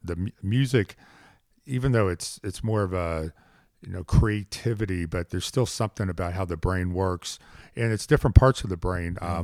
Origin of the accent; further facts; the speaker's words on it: Indianapolis, Indiana, United States; Yeah, I'm from Indianapolis.